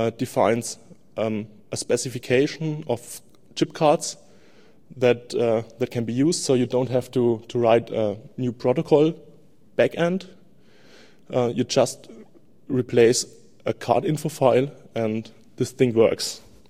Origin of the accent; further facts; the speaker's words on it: Germany; English is a second language; Yeah, we're from Germany, so we have using the current German cards.